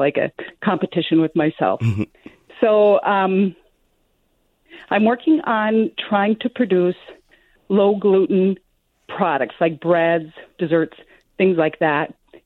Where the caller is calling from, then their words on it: Bemidji, Minnesota, United States; from Bemidji, Minnesota area.